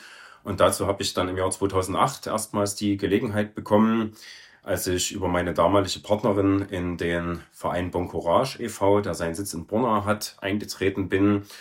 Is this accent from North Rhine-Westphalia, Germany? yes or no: no; Saxony, Germany; Ich bin 40 Jahre alt. Ich bin in einer Kleinstadt in der Nähe von Chemnitz aufgewachsen und wohne mittlerweile wieder im Erzgebirge in der Nähe von Stolberg.